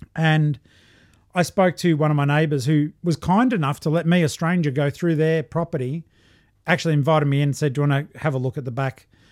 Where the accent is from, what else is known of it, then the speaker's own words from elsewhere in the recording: Australia; accent: Australian; one of the things I like doing though is putting in as an Aussie an accent on it as possible.